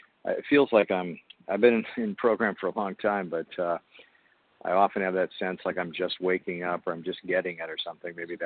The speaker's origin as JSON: {"language": "English", "region": "Washington", "country": "United States", "said": "from Washington State, compulsive eater"}